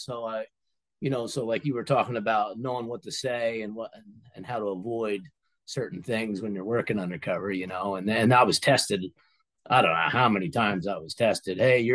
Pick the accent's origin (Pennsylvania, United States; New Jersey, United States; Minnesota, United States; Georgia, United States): Pennsylvania, United States; moved away as an adult; now in Maine, United States; I was raised in Pennsylvania, went to Maine when I was 19, went to college